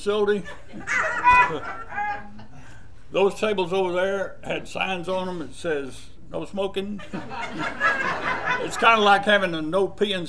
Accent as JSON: {"language": "English", "region": "Alabama", "country": "United States", "said": "I'm an Alabama drunk and a Georgia alcoholic. And like I said, I'm from Alabama"}